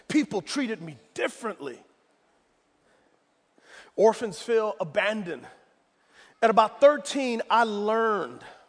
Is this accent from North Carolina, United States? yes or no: no; San Antonio, Texas, United States; I am from San Antonio, Texas, so I know Spanish words.